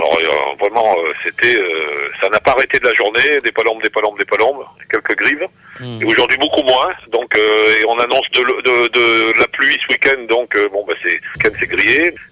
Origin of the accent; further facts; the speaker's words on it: Massif Central, France; Moi, je suis originaire du Massif central